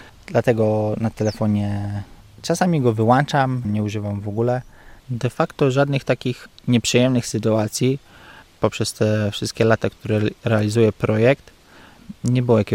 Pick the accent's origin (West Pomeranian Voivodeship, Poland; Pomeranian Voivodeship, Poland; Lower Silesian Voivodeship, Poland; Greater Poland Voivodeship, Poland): Lower Silesian Voivodeship, Poland; Góra; ja pochodzę z miejscowości tam z Podrzucowa, z Góry Śląskiej. Z Góry przyjechałem do Warszawy, z Warszawy przyjechałem do Gródka